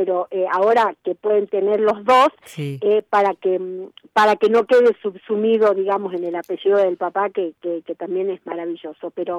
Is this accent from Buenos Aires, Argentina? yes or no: no; Tilcara, Jujuy, Argentina; also born or lived in La Quiaca; yo nací en La Quiaca, soy quiaqueña de nacimiento, yo estuve hasta los 12, 13 años, uh-huh. Pero estoy volviendo sistemáticamente y me crié en Tilcara. Lo que pasa es que las vacaciones yo pasaba en Tilcara y después ya me trasladé a vivir a Tilcara.